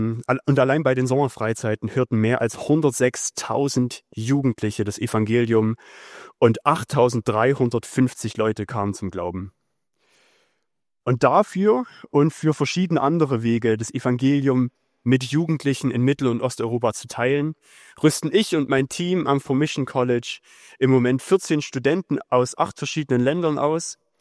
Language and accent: German; Saxony, Germany; Ich bin in der Nähe von Annaberg-Buchholz geboren und aufgewachsen.